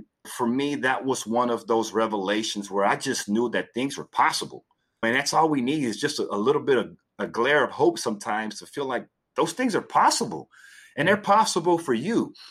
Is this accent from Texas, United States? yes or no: yes; Texas, United States; So funny, in the early 90s, as growing up in Texas, the Houston Rockets were a big favorite team of mine.